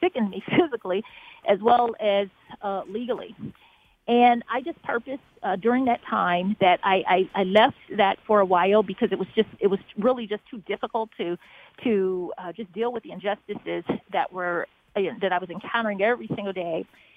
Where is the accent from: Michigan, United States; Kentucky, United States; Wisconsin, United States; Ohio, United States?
Ohio, United States; Forest Park; I am from Cincinnati, Ohio, but I grew up in a suburb of Cincinnati called Forest Park, Ohio.